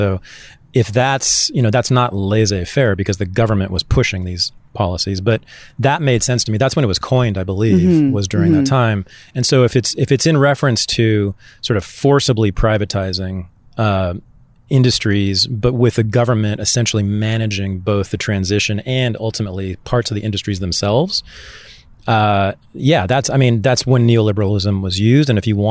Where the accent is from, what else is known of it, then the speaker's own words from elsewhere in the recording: California, United States; when I was growing up in the Bay Area in the 70s and 80s, you know, we talked constantly about Central America.